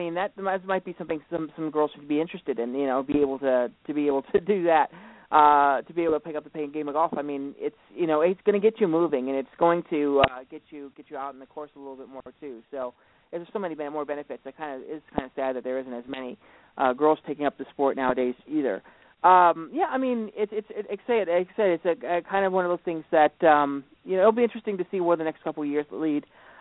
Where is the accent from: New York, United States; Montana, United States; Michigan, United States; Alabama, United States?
Montana, United States; from my home state of Montana, we actually do have high school golf teams.